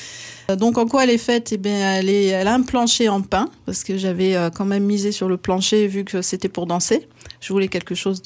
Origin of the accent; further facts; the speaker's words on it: Hauts-de-France, France; Je pars dans le Nord parce que c'est ma région natale, et je l'aime beaucoup.